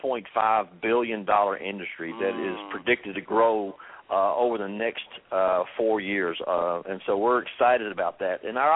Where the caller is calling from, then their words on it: Tempe, Arizona, United States; So I'm in Tempe, Arizona. Oh, wow. I've migrated across the country from Tennessee